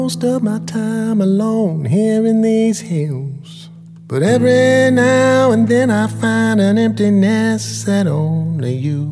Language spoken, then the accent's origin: English; Missouri, United States; now in Wales, United Kingdom; I grew up in Missouri in the Midwest in America in very similar hills to the Welsh hills where I live now.